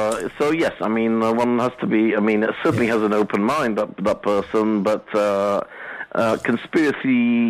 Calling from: Calpe, Valencian Community, Spain; from Calpe.

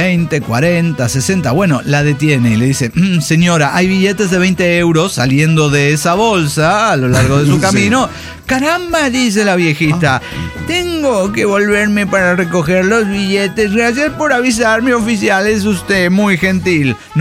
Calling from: Mexico City, Mexico; de la Ciudad de México.

